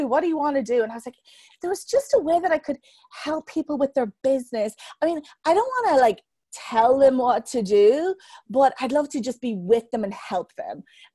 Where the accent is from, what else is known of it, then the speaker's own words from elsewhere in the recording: Ireland; now in Atlanta, United States; I'm originally from Ireland, but I live here now in Atlanta.